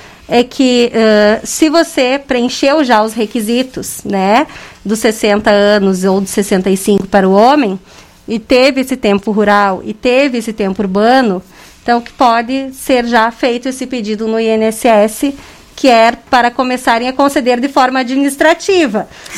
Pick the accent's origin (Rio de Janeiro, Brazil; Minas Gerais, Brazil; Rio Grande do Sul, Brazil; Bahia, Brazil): Rio Grande do Sul, Brazil; Passo Fundo; Sim, somos de Passo Fundo.